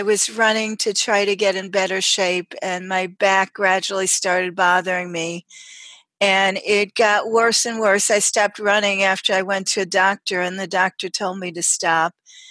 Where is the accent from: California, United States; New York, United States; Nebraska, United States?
New York, United States; New York City; born there; also born or lived in Long Island; Well, I was born in New York City and lived on Long Island in high school, and I came to upstate New York because I like to get away from the crowds